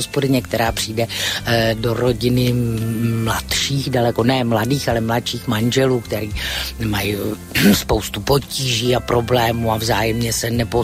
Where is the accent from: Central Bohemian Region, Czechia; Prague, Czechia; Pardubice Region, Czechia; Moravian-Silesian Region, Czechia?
Prague, Czechia; já jsem z Letné, z Pavlače a moje babička s dědou třeba přesně takhle mluvili takovou tou špatnou praštinou